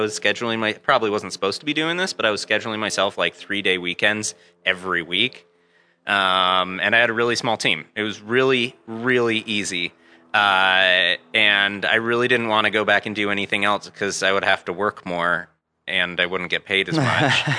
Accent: Sandy, Utah, United States; also born or lived in Massachusetts; And I was born in Massachusetts, and then when I was about 5, we moved here to Utah.

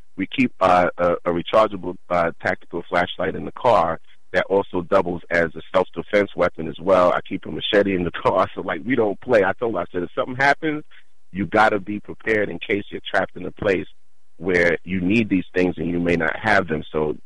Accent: New York, United States; I'm originally from New York, but I live about 80 miles away from the city.

